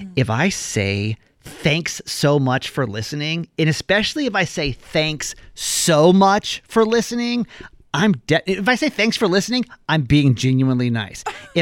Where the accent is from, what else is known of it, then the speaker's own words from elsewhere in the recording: the South, United States; This one, growing up in the South, this one hits really deep.